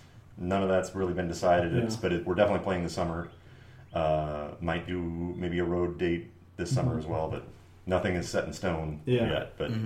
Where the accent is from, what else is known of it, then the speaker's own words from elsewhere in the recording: St. Peters, Missouri, United States; I grew up in St. Peter's, actually. I moved to St. Louis when I was 19, I think.